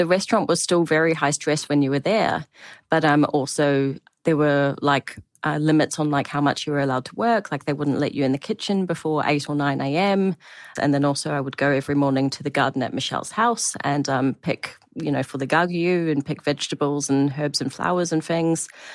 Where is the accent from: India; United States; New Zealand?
New Zealand; It seems to be a particularly Kiwi thing as well, that there's a lot of people with that urge to just like discover and travel, maybe because we are from a tiny island at the bottom of the world as well.